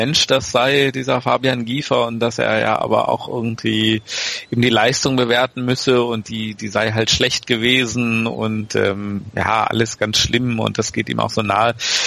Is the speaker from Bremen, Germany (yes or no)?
yes; Bremen, Germany; als Bremer, der sagt, sowas geht gar nicht, denn ich weiß, auch in Bremen finde ich es zwar total scheiße